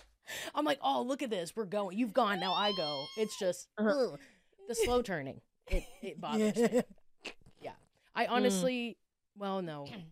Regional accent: Tennessee, United States; Outside of Nashville.

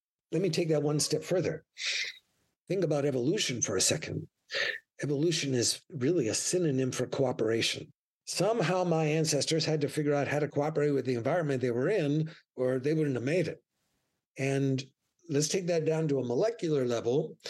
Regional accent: East Coast, United States; I grew up on the East Coast

